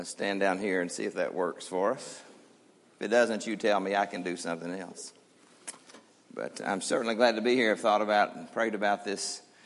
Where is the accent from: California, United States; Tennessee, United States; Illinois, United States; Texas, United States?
Tennessee, United States; Nashville; I grew up in Nashville, Tennessee, and attended at the Riverside Drive Church, where Robert Jackson was the preacher.